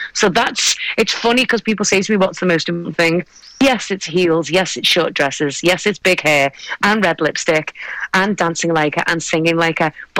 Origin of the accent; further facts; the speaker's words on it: Liverpool, North West England, United Kingdom; But hey, us guys aren't from America and we're not … We're actually from Liverpool.